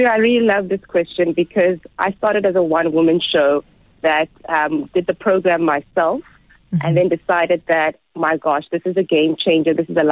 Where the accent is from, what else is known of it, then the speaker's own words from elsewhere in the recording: Eastern Cape, South Africa; I come from the Eastern Cape, and I was born from a beautiful Xhosa matriarchy here, very strong matriarchy that provided opportunities for me.